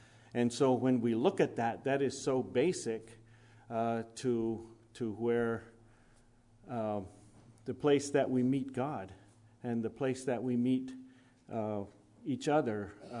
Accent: Seymour, Missouri, United States; I was raised in Missouri. I moved there. My parents moved there when I was 4 years old. That was Seymour.

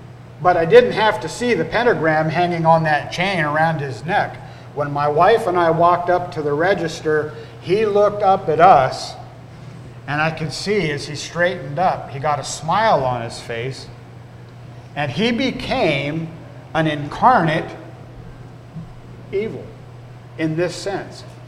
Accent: California, United States; moved away as an adult; But 20 years ago, I came from California. I lived on a Mennonite farm.

